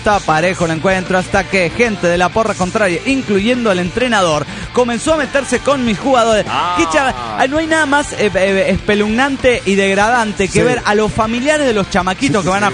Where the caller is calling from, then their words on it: Chetumal, Quintana Roo, Mexico; de Chetumal, Quintana Roo, México.